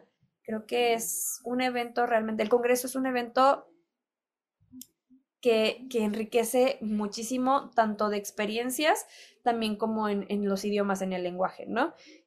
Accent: Mexico; Nosotros como mexicanos nos encanta que platiquen sus experiencias en México

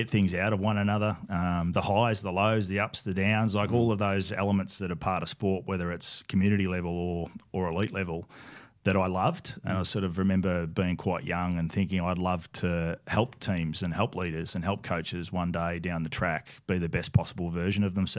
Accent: Rochester, Victoria, Australia; I've been pretty lucky over the journey of growing up in Rochie, as you say, and the thing I love about growing up in a small country town like Rochester is that sport is such a big part of the community.

